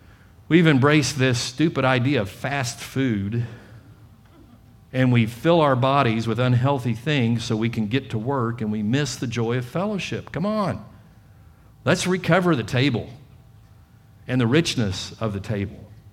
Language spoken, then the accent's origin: English; Italy; first language Italian; English is a second language; That's home for me because I was born and raised there. Italian is really my first language.